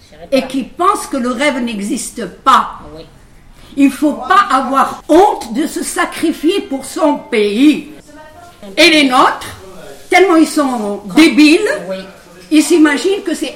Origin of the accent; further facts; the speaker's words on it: Algeria; je suis algérienne, franco-algérienne